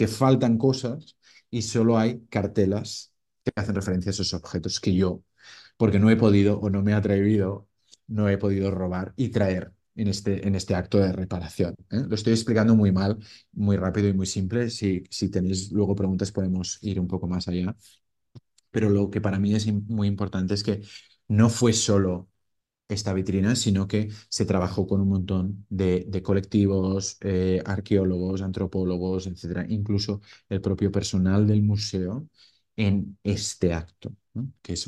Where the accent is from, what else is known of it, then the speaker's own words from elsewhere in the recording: Spain; como artista español